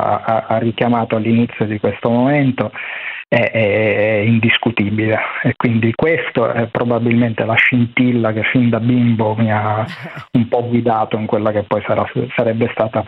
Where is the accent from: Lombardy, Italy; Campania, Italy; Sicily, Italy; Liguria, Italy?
Liguria, Italy; Genoa; Ma io sono genovese, però ho delle radici siciliane. Okay. Quindi io fin da bambino frequentavo la Sicilia perché mia mamma è siciliana.